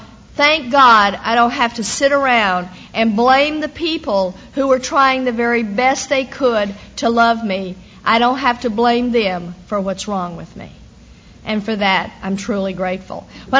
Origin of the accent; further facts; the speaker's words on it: the South, United States; And I am one of these women that was born and raised in the South.